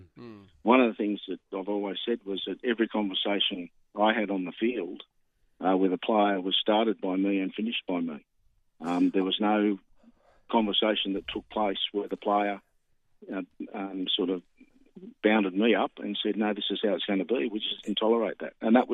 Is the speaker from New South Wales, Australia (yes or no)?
yes; Manly, New South Wales, Australia; I grew up in the Manly area